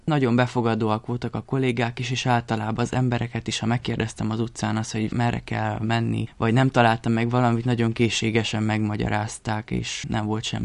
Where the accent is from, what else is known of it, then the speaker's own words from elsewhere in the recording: Paptamási, Bihor, Romania; moved away as an adult; now in Bucharest, Romania; Valóban Nagyváradon érettségiztem, de én egy Nagyváradtól 20 kilométerre levő kis faluból, Paptamásiból származom egyébként. Ott végeztem el az elemi iskoláimat is.